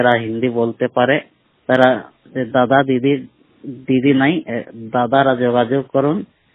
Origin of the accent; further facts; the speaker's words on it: Jharkhand, India; জেলা সরাইকেলা খরসমা থেকে। আমাদের বাড়ি হচ্ছে কুমার রিডিং।